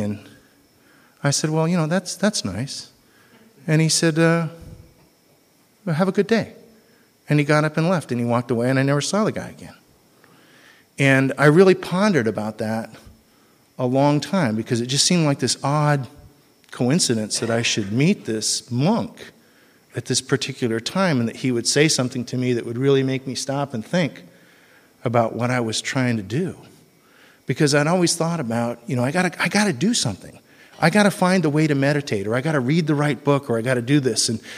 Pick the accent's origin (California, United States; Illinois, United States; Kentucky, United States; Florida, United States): California, United States; Redondo Beach; I'm from Redondo Beach.